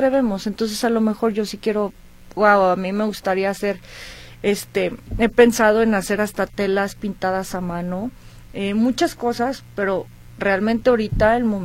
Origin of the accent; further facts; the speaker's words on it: León, Guanajuato, Mexico; born there; Me gustaría tener otra en donde nací con mi familia en León, Guanajuato.